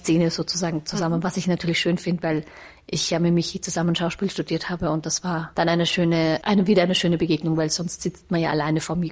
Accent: Vienna, Austria; ich bin ja selber, ich sage jetzt einfach mal, eine Ur-Wienerin. Ich bin in Wien aufgewachsen, geboren und hier zur Schule gegangen

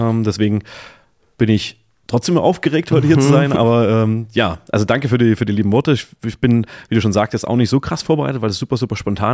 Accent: Saxony, Germany; Ich bin ja gebürtig, komme ich aus der Nähe von Bautzen, um es vielleicht ein bisschen einzugrenzen. Bin da groß geworden, bin dann aber relativ schnell auch aus der tiefsten, sagen wir, Ostprovinz, lieb gemeint, dann in Richtung Dresden, Leipzig, Chemnitz, Erfurt weitergezogen

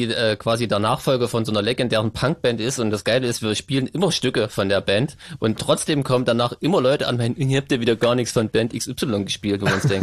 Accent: Gera, Thuringia, Germany; ich komme aus Gera, aus einem Neubau-Ghetto

